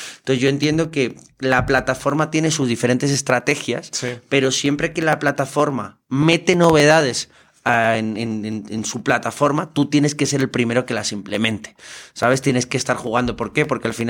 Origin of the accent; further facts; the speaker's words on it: Madrid, Community of Madrid, Spain; De Madrid.